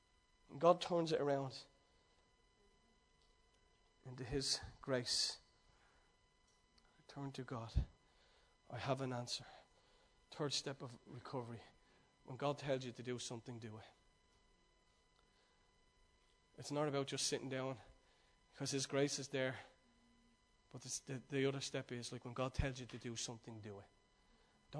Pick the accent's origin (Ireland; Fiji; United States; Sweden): Ireland; Dublin, Leinster; I live in Ireland. I'm from Ireland. I'm from Dublin. I'm from this community.